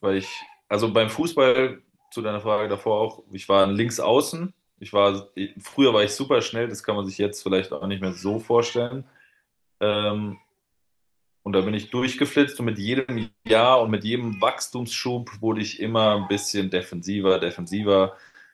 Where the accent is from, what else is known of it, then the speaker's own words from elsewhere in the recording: Dossenheim, Baden-Württemberg, Germany; Ich bin ja kein Heidelberger an sich, ich bin ja Dossenheimer.